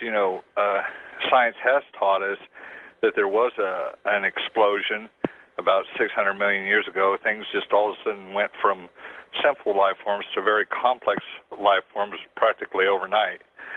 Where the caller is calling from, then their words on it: Salina, Kansas, United States; from Salina, Kansas.